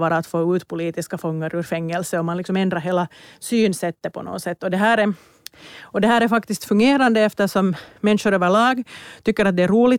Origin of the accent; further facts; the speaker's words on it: Finland; jag kanske också som finlandssvensk lite känner igen fast vi är en jätteprivilegierad minoritet.